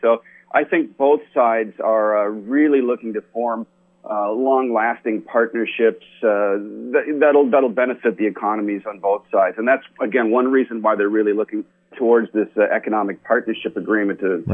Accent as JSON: {"language": "English", "country": "Canada", "said": "I mean, I'm Canadian"}